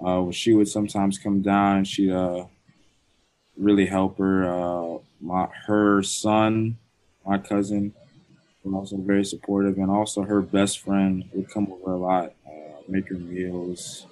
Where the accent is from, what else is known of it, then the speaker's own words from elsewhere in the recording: Orlando, Florida, United States; No, I grew up in Florida. My mom was born in Jamaica